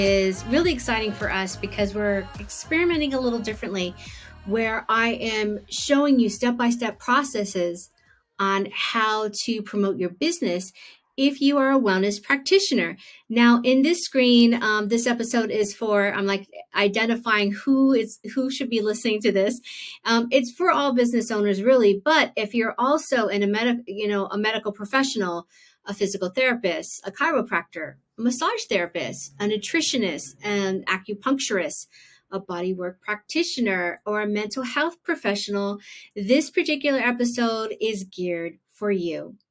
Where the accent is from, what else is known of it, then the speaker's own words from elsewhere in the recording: Los Angeles, California, United States; now in Auckland, New Zealand; I live in New Zealand. I am in Auckland, New Zealand. I'm originally from Los Angeles.